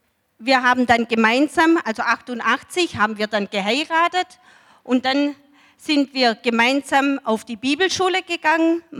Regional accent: Baden-Württemberg, Germany; ich komme aus dem Schwabenland, aus in der Nähe von Ulm.

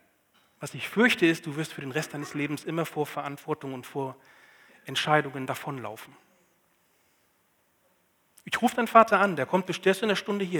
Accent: Northern Germany, Germany; ich komme aus dem Norden und im Norden ist es manchmal nass

